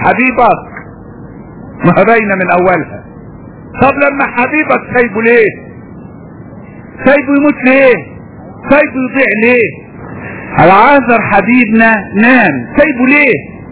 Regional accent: Upper Egypt, Egypt; انا فاكر عندنا في الصعيد، هي مش نكتة لكن ده حصل حقيقي، راجل عندنا في الصعيد زمان وانا كنت صغير

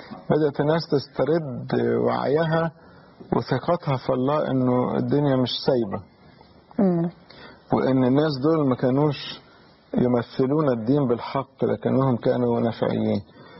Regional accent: Egypt; طبعا في سببين مهمين على الاقل عندنا في مصر.

